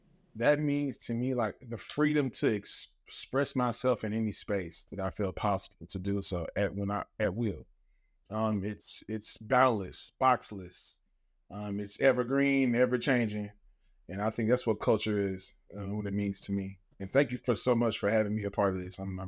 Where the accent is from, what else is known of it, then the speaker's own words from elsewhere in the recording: Missouri City, Texas, United States; I grew up in Mo City, which is like a kind of suburbial side of like Houston, Texas. Like … Chase, all of us are from that same side of town.